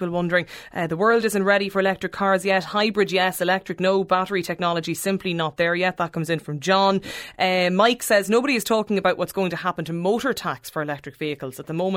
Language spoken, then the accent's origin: English; Ballyshannon, County Donegal, Ireland; There you go. It's my hometown.